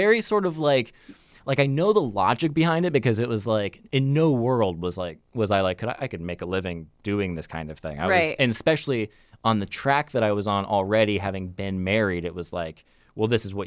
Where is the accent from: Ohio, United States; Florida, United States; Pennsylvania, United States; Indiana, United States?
Florida, United States; I'm from Central Florida. I grew up religious. I grew up as a what's called a Pentecostal Christian.